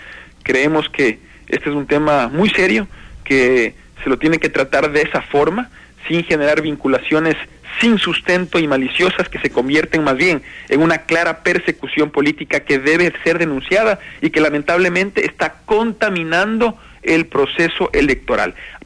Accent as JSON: {"language": "Spanish", "town": "Quito", "region": "Pichincha", "country": "Ecuador", "said": "como quiteños, señalar lo profundamente orgullosos que estamos por aquello"}